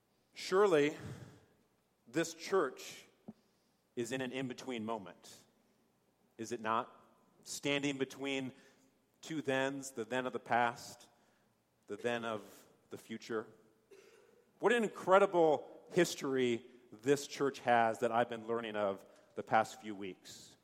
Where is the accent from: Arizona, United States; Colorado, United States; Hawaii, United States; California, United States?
Colorado, United States; Boulder; I kind of thought moving back to Boulder, to my hometown, was kind of like moving to the promised land